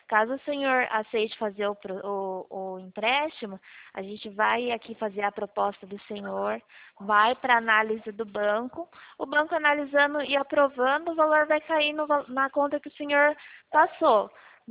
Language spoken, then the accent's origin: Portuguese; Sorocaba, São Paulo, Brazil; A gente é aqui do interior de São Paulo.